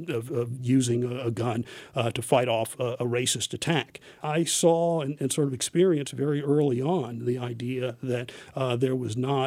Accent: West Virginia, United States; Yes, I do. I grew up in West Virginia. My parents got me my first gun when I was 14 years old.

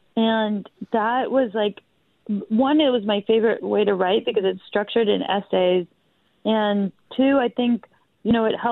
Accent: United States; So I'm Greek American by birth, and I had the honor of competing in the Olympics for Team Greece

